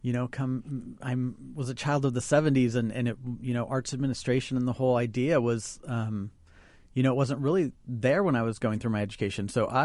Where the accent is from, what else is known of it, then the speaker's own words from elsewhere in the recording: Danville, California, United States; I grew up just outside San Francisco in a small town called Danville, California.